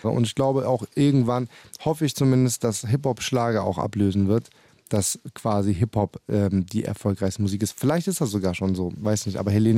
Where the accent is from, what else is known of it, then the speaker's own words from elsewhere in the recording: Leonberg, Baden-Württemberg, Germany; In Leonberg, wo ich her bin.